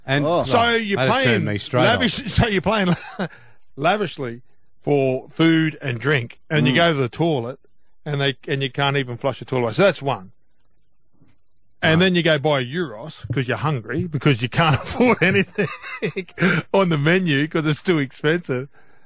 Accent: Townsville, Queensland, Australia; as a kid, we grew up pretty humbly in Townsville

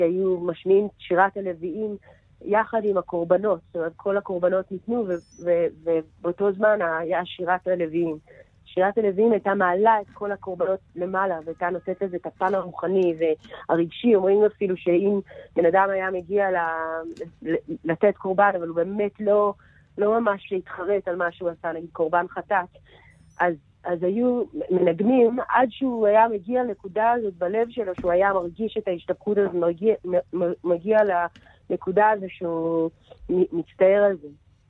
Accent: Jerusalem, Jerusalem District, Israel; קודם כל, גדלתי בירושלים, באמת בנחלאות, וזכיתי לגדול פה ולחיות פה כל החיים שלי

